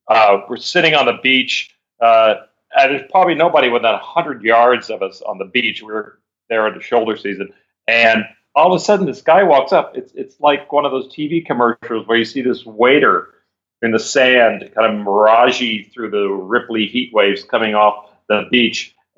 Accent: Scotland, United Kingdom; I'm Scottish

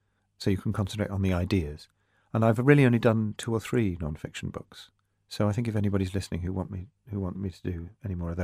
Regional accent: London, United Kingdom; because I grew up in South London

